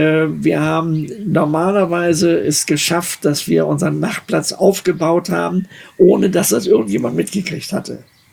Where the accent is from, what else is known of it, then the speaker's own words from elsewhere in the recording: Germany; ich bin ja Deutscher